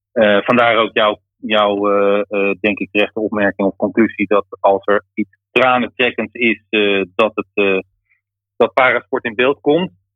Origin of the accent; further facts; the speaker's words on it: Haarlem, North Holland, Netherlands; moved away as an adult; Ik ben geboren en getogen Haarlemmer. Ik heb daar 44 jaar gewoond. En ben in 2013, eind 2012, verhuisd voor de liefde en mijn werk naar het oosten van het land.